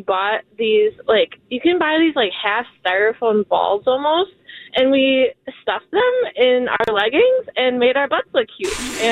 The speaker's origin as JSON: {"language": "English", "town": "Manitowoc", "region": "Wisconsin", "country": "United States", "tie": "born or raised there", "said": "every year, my friends and I, we do a scavenger hunt back in my hometown in Manitowoc."}